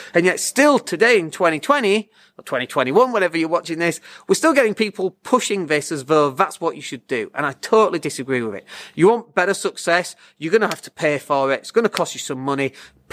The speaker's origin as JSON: {"language": "English", "town": "Leeds", "region": "Yorkshire and the Humber", "country": "United Kingdom", "said": "I'm from Leeds"}